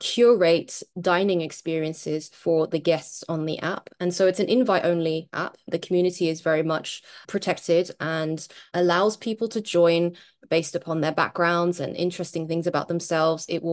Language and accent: English; London, United Kingdom; moved away as an adult; now in South Korea; I am British Chinese. I was born and raised in London and my whole life lived in England and moved to South Korea 4 years ago.